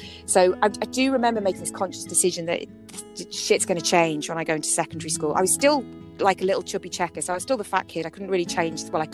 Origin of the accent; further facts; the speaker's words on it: Liverpool, North West England, United Kingdom; I grew up in Liverpool, as you said, and I'm the youngest of six kids. So we're kind of a typical old school kind of Irish descendant Catholic family.